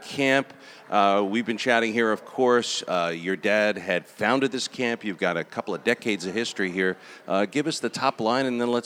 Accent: New York, United States; I grew up on Long Island and played basketball, went to summer camp with St. Anthony's and Gus Alfieri and all this.

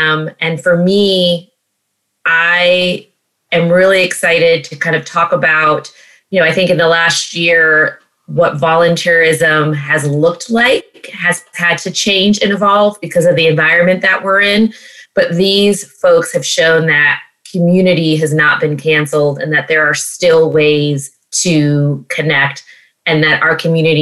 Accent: New York, United States; I was born and raised in Westchester.

